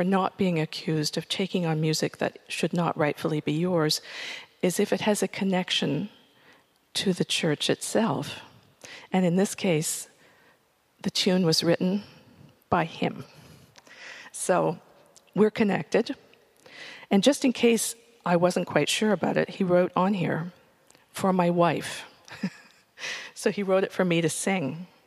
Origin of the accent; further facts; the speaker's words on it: Canada; as an Irish Canadian who went to Branksome Hall, my singing about slavery is a little bit rich.